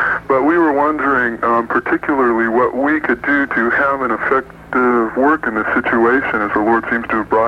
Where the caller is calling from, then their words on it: Sierra Madre, California, United States; I'm calling from Sierra Madre, California.